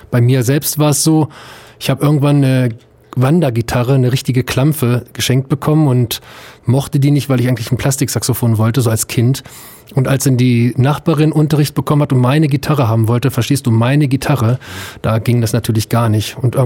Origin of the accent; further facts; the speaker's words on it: Hildesheim, Lower Saxony, Germany; now in Ulm, Germany; ich komme aus dem Norden und da aus Hildesheim, aus Hannover, da kenne ich so die richtige Musikszene.